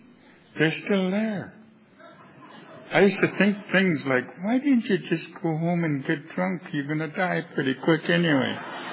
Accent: British Columbia, Canada; I'm from Canada, British Columbia, about 2.5 hours from Vancouver. My tribe is the Thompson tribe, the Inshakapmin people. We are the knife people.

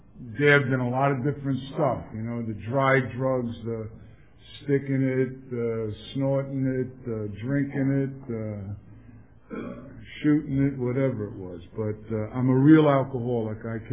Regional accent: Bronx, New York, United States; and I come from Bronx, New York, and, you know, the code of the streets was reputation and respect.

